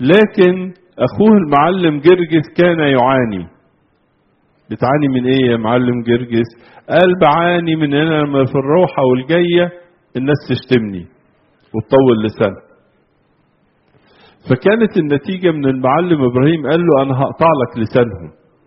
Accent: Egypt; احنا عندنا في مصر

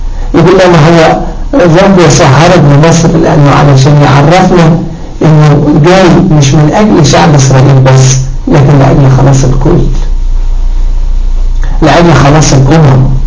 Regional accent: Egypt; احنا مصريين

